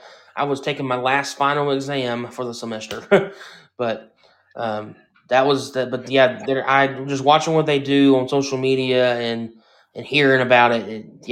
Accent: Texas, United States; Texas, southeast Texas in the Piney Woods, and an hour north of Houston. And don't get me wrong, I love my hometown

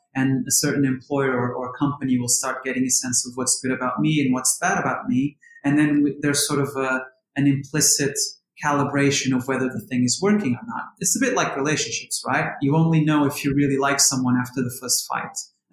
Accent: Lisbon, Portugal; Lisbon. Outside of Lisbon, not the main city. I grew up in a small town, which I think you could technically say it's the countryside.

